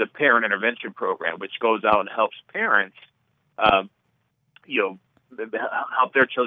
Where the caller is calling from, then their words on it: Cincinnati, Ohio, United States; I'm calling from Cincinnati. My sons are Cincinnati public school students